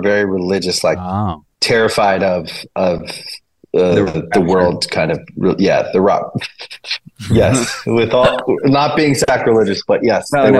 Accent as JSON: {"language": "English", "region": "Maryland", "country": "United States", "tie": "born or raised there", "said": "In Maryland."}